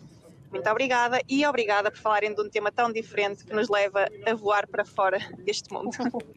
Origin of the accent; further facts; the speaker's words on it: Guimarães, Braga, Portugal; sou de Guimarães.